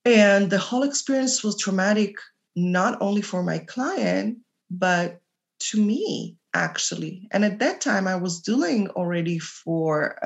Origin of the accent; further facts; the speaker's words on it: Israel; accent: Israeli; English is a second language; My funny accent is Israeli.